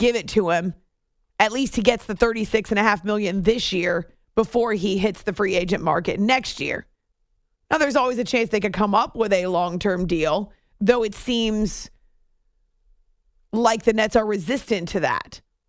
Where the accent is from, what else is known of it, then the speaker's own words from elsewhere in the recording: Akron, Ohio, United States; I'm from Akron, Ohio. We're all used to the drama.